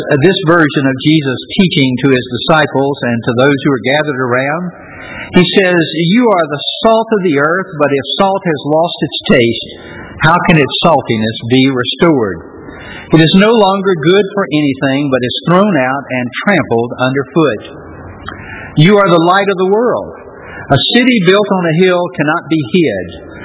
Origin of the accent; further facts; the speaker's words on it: the South, United States; Of course, we grew up in the South, and we grew up with fried food, and we grew up with salt